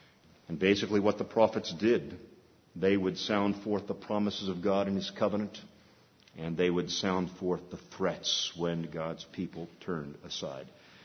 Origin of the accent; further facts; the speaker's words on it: California, United States; I said I was a child of the 60s. Growing up in Southern California.